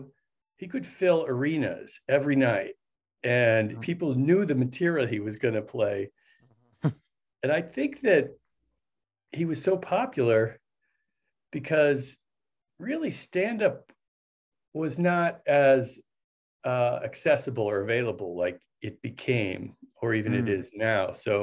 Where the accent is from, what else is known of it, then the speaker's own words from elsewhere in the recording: Los Angeles, California, United States; also born or lived in Chicago; I was born in Chicago, and then you know how everybody's moving out of LA right now? Well, in 1974, everyone was moving from Midwestern cities, the Rust Belt, to this boom town in Los Angeles